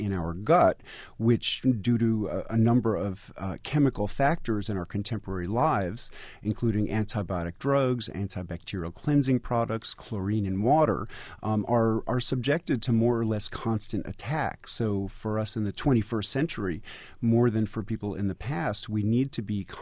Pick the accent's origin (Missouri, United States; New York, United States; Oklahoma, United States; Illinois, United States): New York, United States; New York City; Well, growing up in New York City, one of my very favorite foods were sour pickles